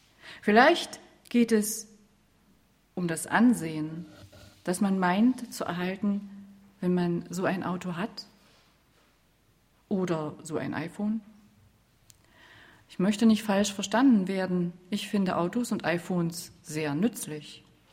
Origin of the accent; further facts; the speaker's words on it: East Germany, Germany; Ich bin ja ein waschechter Ossi.